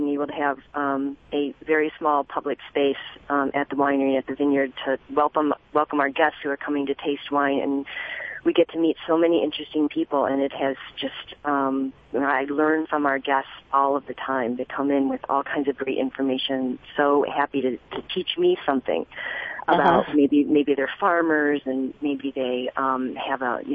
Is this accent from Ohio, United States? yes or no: yes; Ohio, United States; now in San Francisco Bay Area, United States; David grew up in Wisconsin, and I grew up in Ohio, so we're both Midwesterners.